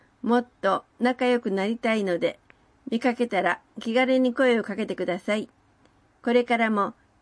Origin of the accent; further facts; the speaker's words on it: Jakarta, Indonesia; Japanese is a second language; now in Niimi, Japan; インドネシアのジャカルタから来ました。